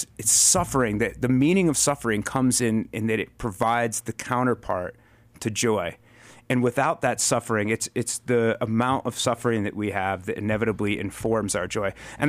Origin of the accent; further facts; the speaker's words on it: Connecticut, United States; I grew up in Connecticut, and that's one of those details I did take from my own life and use for Jacob.